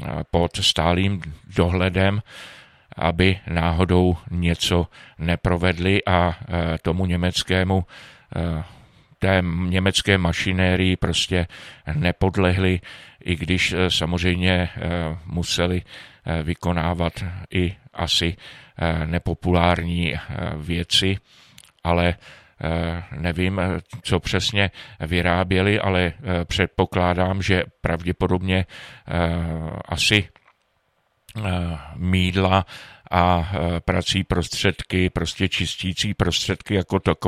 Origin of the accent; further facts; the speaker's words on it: Aš, Karlovy Vary Region, Czechia; víc jak 20 let jsem vyrůstal v Aši nebo za Aší